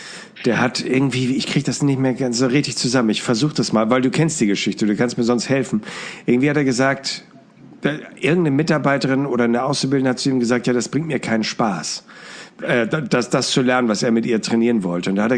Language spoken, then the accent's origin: German; Hamburg, Germany; meine Heimatstadt